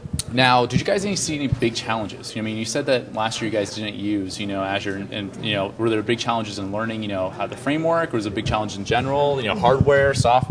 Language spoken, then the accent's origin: English; Seattle, Washington, United States; Yeah, I'm from Seattle, so you know, the sun being out, I try to get out of the sun as much as I can.